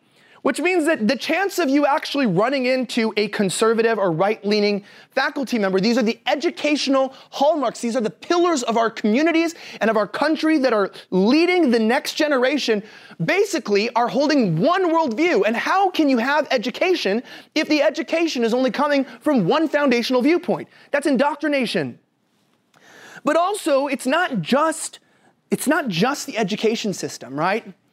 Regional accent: California, United States; I'm from California. We have a name for that.

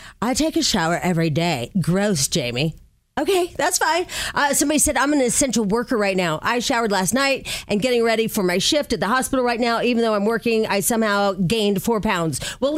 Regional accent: Illinois, United States; because I'm from Illinois, I'm on a lot of group chats about Illinois and different websites.

